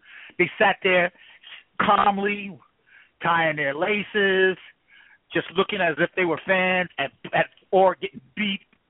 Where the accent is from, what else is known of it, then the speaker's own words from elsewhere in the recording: Hollis, Queens, New York, United States; You know, I'm from Hollis, Queens.